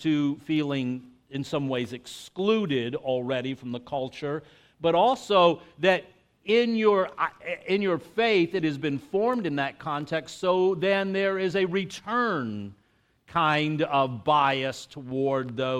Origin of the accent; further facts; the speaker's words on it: El Paso, Texas, United States; I grew up on the Mexican border, and the town I grew up in is now today, I would say, somewhere between 80 and 90% Hispanic.